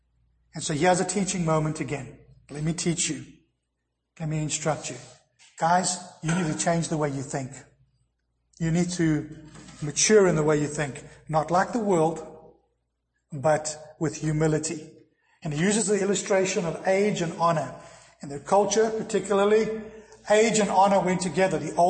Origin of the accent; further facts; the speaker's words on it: South Africa; Growing up in South Africa, we knew all about that in the history.